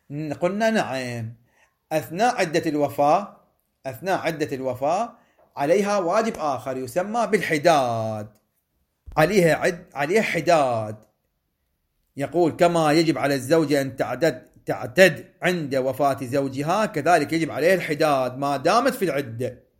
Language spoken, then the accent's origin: Arabic; Iraq; بلدنا العراق